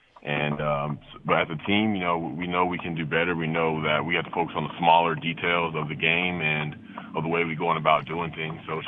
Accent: Atlanta, Georgia, United States; Yeah, growing up in Atlanta, it was, you know, it looked great on paper. You know, we were in the suburbs.

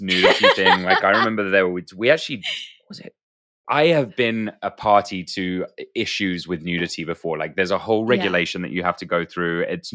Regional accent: United Kingdom; That's okay. What I signed up for by being British.

